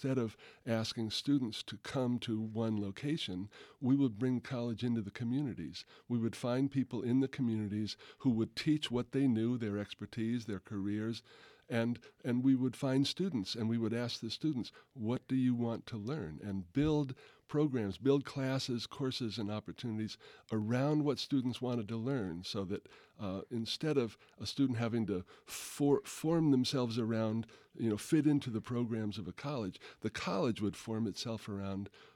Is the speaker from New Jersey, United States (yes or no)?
yes; New Jersey, United States; I grew up in New Jersey, where we have one in every county.